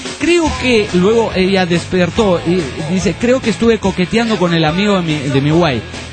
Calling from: Buenos Aires, Argentina; de Buenos Aires, Argentina

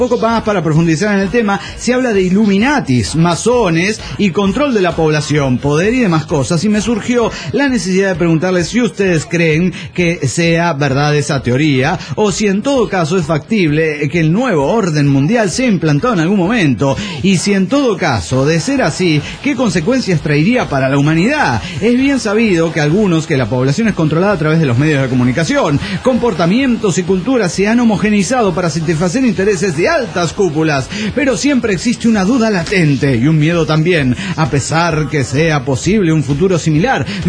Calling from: Tulancingo, Hidalgo, Mexico; soy el zapatista de Tulancingo, Hidalgo

